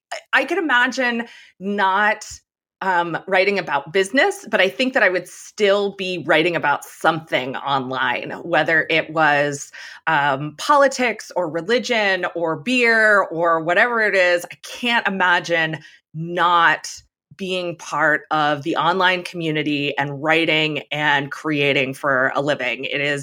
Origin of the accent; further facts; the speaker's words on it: Harrisburg, Pennsylvania, United States; now in Lititz, United States; I am from central Pennsylvania, the capital city of Harrisburg, and I'm currently in Lititz, which is in Lancaster County, and that is Amish country.